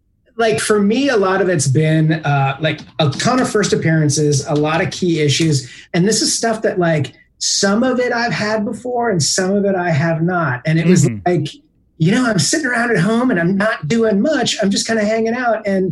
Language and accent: English; California, United States; I'm from Northern California.